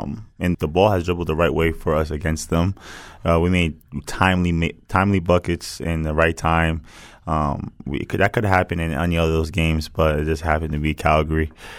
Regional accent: New Jersey, United States; I'm from New Jersey, so it's not a lot of things over there that's like resembles a rodeo.

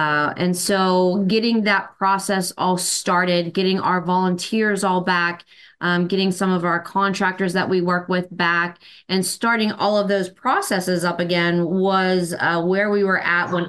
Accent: Harmony, Pennsylvania, United States; I grew up here in southwestern Pennsylvania in a little town called Harmony, and I'm a graduate of Greensburg Central Catholic, and then went on to get my communications degree from Seton Hill. So stayed in this area my entire life.

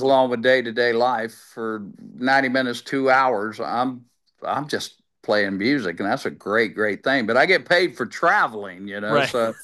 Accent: Florida, United States; I'm from Florida.

